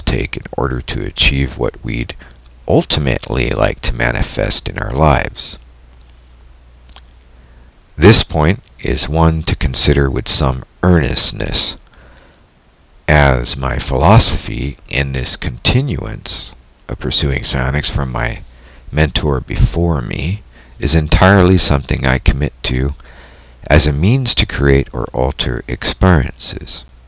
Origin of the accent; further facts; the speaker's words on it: California, United States; Alrighty, so now that I'm back from Nevada and in my home state of California, it's all back to working the big switchboard